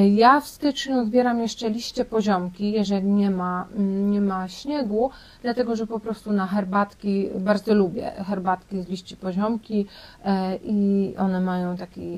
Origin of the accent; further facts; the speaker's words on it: Pomeranian Voivodeship, Poland; u nas na Kaszubach jest często dużo wichur, wiatrów